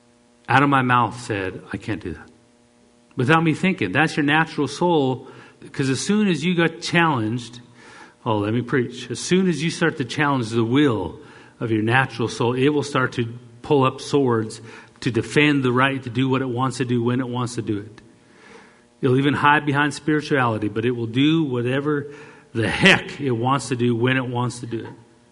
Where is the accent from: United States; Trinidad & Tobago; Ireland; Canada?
Canada; I'm Canadian.